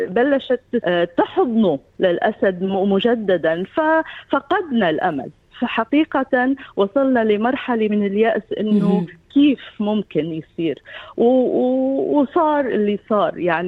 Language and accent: Arabic; Syria; ونحن كل عمرنا كسوريين بكافة طوائفنا